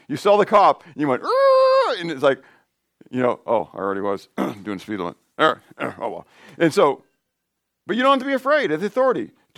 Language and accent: English; United States; I'm an American.